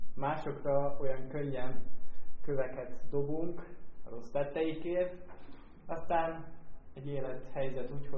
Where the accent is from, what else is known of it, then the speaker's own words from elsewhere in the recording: Sărmașu, Mureș County, Romania; amikor még Sármáson éltem a szülőfalumban. Ez egy kisebb település, kisebb falu